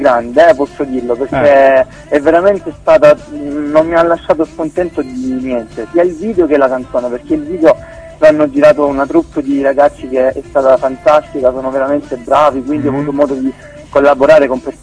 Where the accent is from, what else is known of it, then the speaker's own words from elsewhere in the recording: Apulia, Italy; io sono di Lecce, un paesino vicino Lecce, si chiama. Sì, quindi ho il mare proprio a tre passi da me